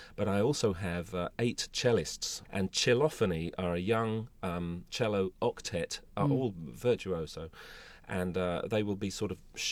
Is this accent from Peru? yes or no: no; London, United Kingdom; As a Londoner, when you're there, you kind of have to pinch yourself and say, am I still in the UK?